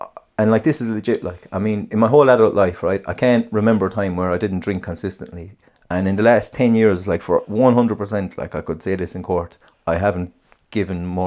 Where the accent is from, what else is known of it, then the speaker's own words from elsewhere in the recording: Ireland; Like, as an Irish person, yeah, we're the most uncomfortable ever when...